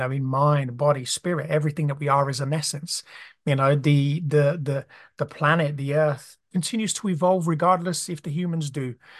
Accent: Brazil; even me growing up in Brazil, you know, the indigenous tribes in you know, in the Amazon

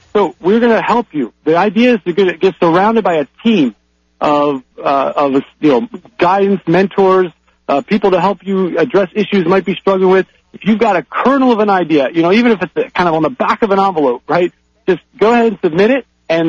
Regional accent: Maryland, United States; I grew up near Baltimore, Maryland, just northwest.

